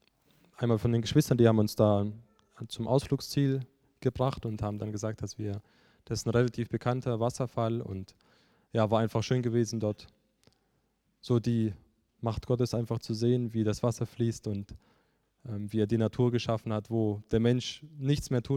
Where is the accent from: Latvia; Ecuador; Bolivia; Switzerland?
Bolivia; bis auf das Mädchen sind wir die, wir aus Bolivien gekommen sind